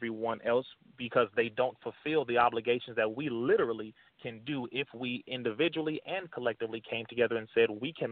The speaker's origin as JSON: {"language": "English", "town": "Compton", "region": "California", "country": "United States", "said": "All right, I'm from Compton."}